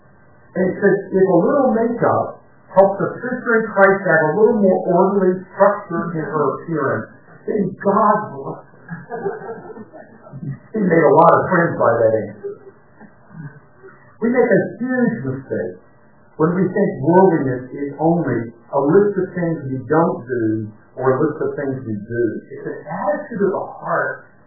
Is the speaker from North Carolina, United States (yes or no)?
yes; North Carolina, United States; I grew up in North Carolina, and when I grew up in North Carolina, television was in its infancy.